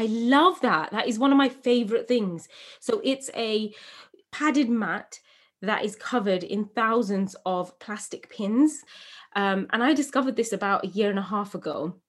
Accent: England, United Kingdom; As a young woman growing up in England from a Bangladeshi home, first generation British

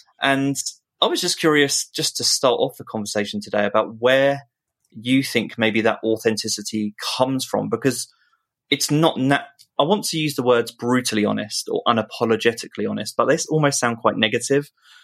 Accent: United Kingdom; And there's just no way to say it naturally, just being British.

